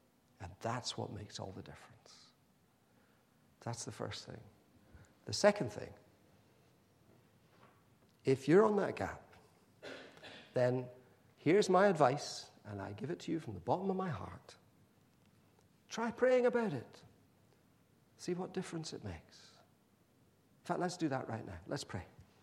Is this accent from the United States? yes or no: no; Pakistan; When I was a child growing up in Pakistan